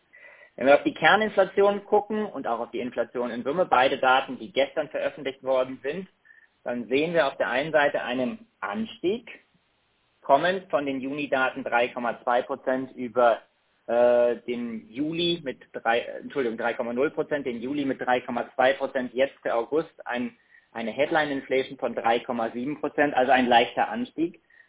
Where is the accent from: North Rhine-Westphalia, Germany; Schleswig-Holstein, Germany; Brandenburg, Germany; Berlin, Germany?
Schleswig-Holstein, Germany; Kiel; aus Kiel zu berichten hat, meiner alten Heimat, wo ich auch geboren bin und herkomme.